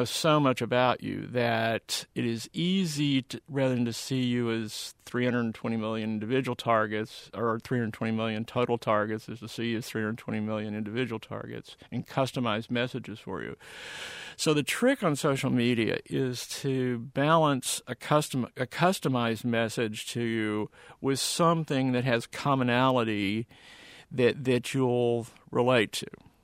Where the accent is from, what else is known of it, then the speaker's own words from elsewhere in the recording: Texas, United States; there's some brands where I grew up in Texas that are that way, where you just feel like you're home.